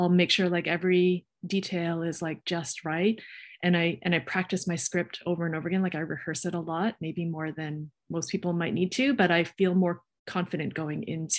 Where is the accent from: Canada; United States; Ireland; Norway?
Canada; Toronto, Ontario; I always liked here when I grew up in Toronto, but I didn't have the same exposure.